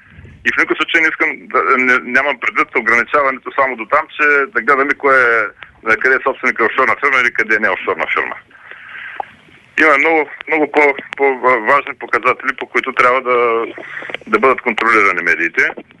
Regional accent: Burgas, Burgas Province, Bulgaria; Нали, от Бургас сме, трябва да ми вярвате, вие го знаете също.

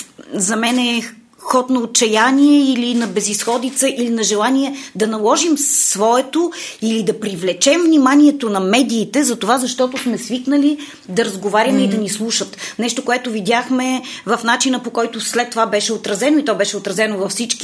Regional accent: Vidin, Vidin Province, Bulgaria; Нали съм от Видин и Северозапада

